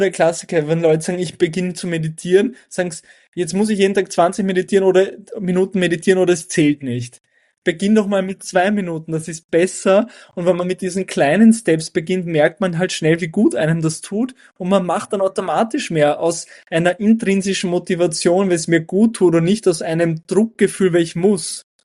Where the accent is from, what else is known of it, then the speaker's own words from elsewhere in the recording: Burgenland, Austria; ich bin aus dem Burgenland, ich habe in Innsbruck studiert